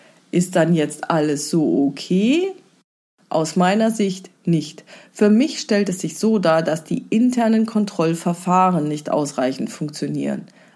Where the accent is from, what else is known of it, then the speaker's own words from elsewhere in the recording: Bavaria, Germany; Bayern ist ja mein Heimatland, auch wenn man es inzwischen kaum mehr hört.